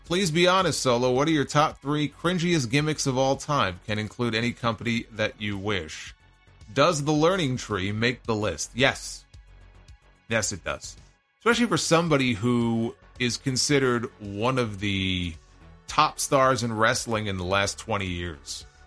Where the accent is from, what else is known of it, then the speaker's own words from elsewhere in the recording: New York, United States; And I'm from New York, and I know people who sound like that.